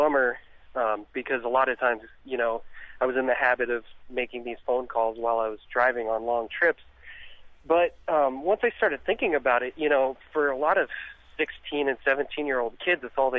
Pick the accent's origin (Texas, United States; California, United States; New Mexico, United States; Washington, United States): Washington, United States; I'm from Washington State originally, and in 2007, they outlawed talking on cell phones while you're driving